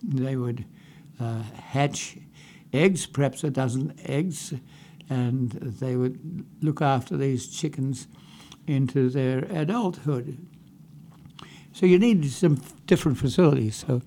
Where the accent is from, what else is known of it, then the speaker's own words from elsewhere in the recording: Australia; also born or lived in United States; I have legs in two countries. I grew up in Australia, and I've spent a lot of time in the U.S. And so this is part of my home. But Australia is also part of my home.